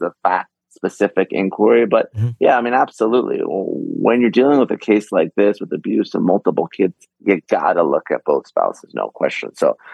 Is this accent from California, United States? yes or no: yes; California, United States; I mean, again, here in my home state of California, they've done documentaries on this